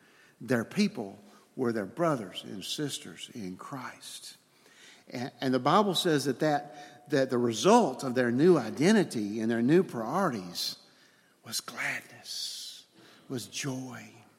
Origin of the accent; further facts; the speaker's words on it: Alabama, United States; now in Letcher County, United States; When we first moved to Eastern Kentucky from Alabama, we would meet people, and they would ask, so where are you from? And the very first few times I would say, well, we're originally from Alabama, but we live over at Calvary Campus in Letcher County.